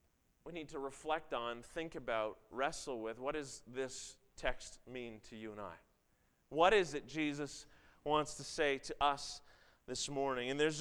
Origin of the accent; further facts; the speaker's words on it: Toronto, Ontario, Canada; I grew up in the Toronto area